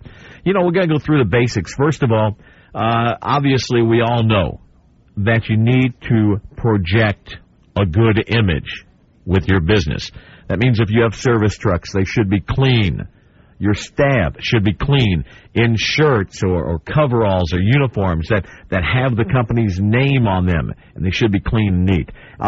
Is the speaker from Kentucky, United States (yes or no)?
yes; Owensboro, Kentucky, United States; We've done just that in my hometown of Owensboro, Kentucky